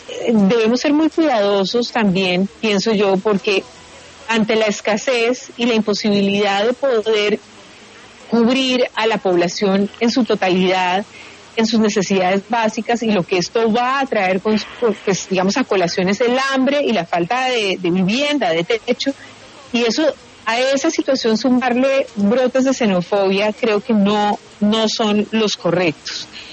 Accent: Bogotá, Colombia; lo hablo también como bogotana.

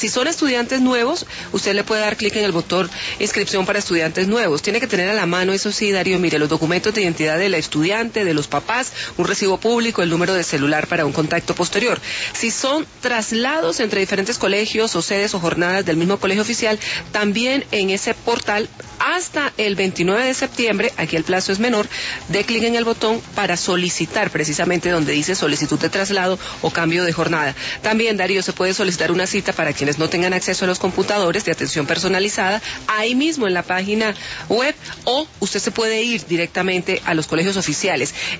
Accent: Colombia; Somos colombianos.

